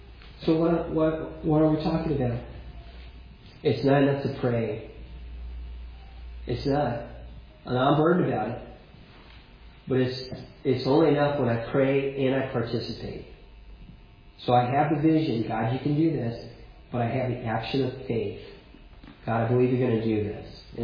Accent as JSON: {"language": "English", "country": "United States", "moved": "as an adult", "lives_now": "Scotland", "said": "I'm a Baptist minister. I'm church planting in Scotland, but because I've left my home country and traveled to another country, I am a missionary. We're supported from the States."}